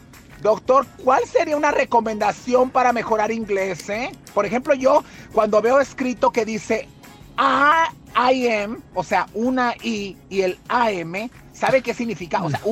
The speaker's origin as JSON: {"language": "Spanish", "region": "Oaxaca", "country": "Mexico", "said": "Pero yo soy de Oaxaca"}